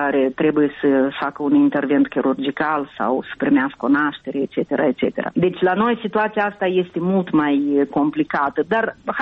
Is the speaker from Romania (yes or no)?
no; Moldova; now in Italy; Eu nicăiurea nu sunt înscrisă ca moldoveancă, eu peste tot sunt înscrisă ca româncă. Pentru că eu sunt baza pașaportului românesc.